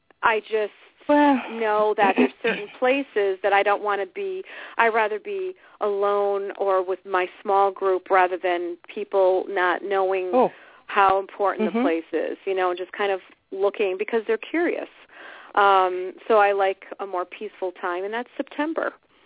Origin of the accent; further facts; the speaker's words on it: Schenectady, New York, United States; born there; now in Saratoga, United States; I was born in Schenectady